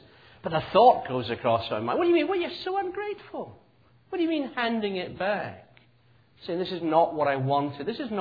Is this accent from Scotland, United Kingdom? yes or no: yes; Scotland, United Kingdom; Being Scottish, we were too mean. We never sat on Santa's knee, of course.